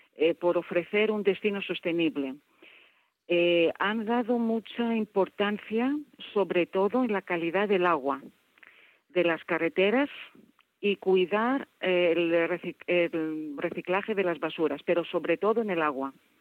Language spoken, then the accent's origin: Spanish; Crete, Greece; Spanish is a second language; now in Athens, Greece; Vivo en Atenas, pero soy de Creta, de la isla de Creta.